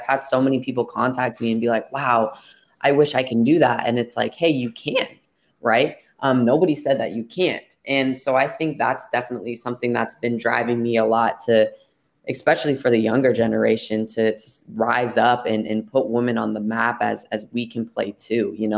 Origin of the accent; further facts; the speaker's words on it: Colorado, United States; We're actually from Colorado, so our team was the Broncos.